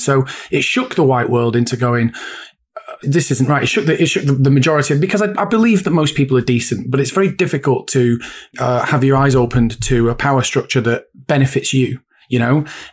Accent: Bury, North West England, United Kingdom; So I grew up in Bolton, which is, I grew up in Bury, went to school in Bolton.

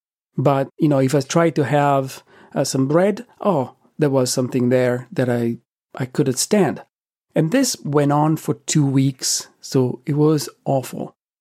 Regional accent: Italy; Though growing up in Italy, I did have pine nuts frequently in pesto, in strudel, and in other preparations, and I never noticed anything strange.

